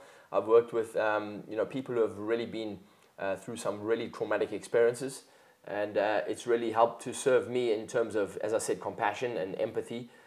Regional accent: South Africa; Well, South Africans are known for being direct.

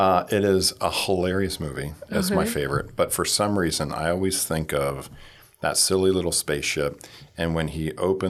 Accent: Delaware, United States; now in Brevard County, United States; So we're from Delaware. Oh. Born and raised. Been there many generations on both sides of our family.

